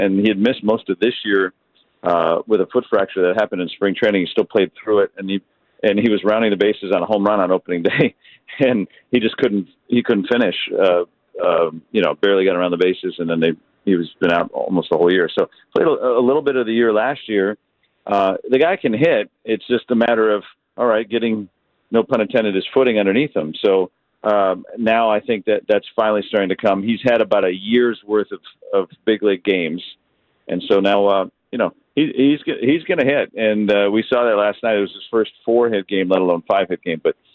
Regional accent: Detroit, Michigan, United States; I said, well, I'm originally from Detroit.

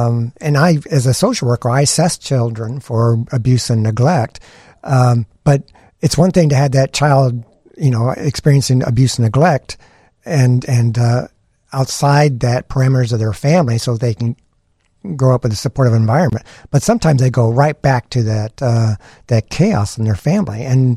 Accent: Houston, Texas, United States; But I grew up in Houston.

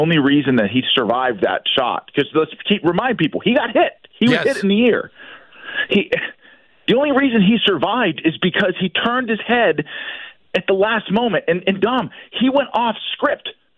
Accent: Pennsylvania, United States; These are the people of Pennsylvania. This is my home state. I'm a fifth generation Pennsylvanian. Those are my people in Western Pennsylvania.

